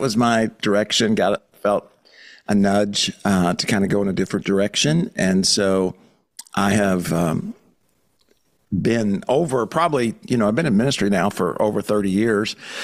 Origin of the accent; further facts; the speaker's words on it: Michigan, United States; born there; also born or lived in Arkansas; now in South Florida, United States; And I was born in Michigan, but Steph and I, my wife, we met in Arkansas, small town.